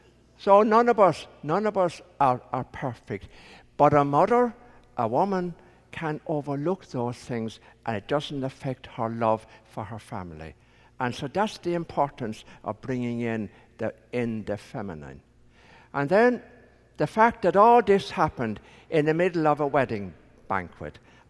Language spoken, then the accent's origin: English; Ireland; growing up in Ireland and spending 6 years in a seminary